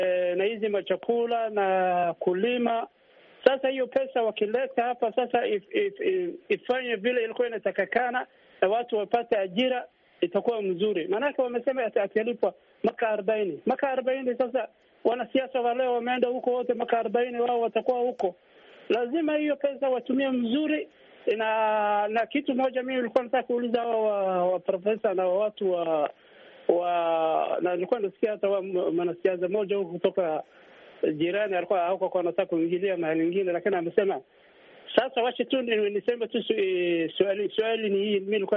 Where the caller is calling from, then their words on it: Gambia; Mimi nimetoka kutoka Gambia